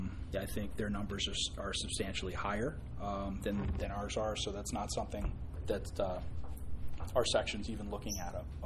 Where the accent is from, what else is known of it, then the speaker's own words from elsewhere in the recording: Lake George, New York, United States; I grew up in the North Country, Lake George. We don't have cows.